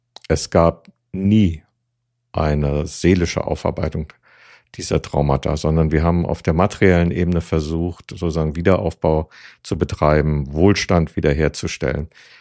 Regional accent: Berlin, Germany; Ich bin in Berlin aufgewachsen.

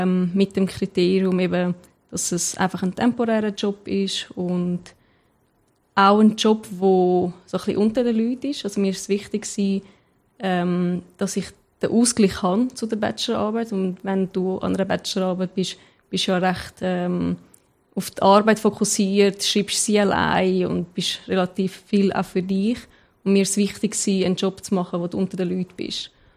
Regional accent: Zurich, Switzerland; Ich bin in Zürich aufgewachsen, habe eine Schule in Zürich gemacht.

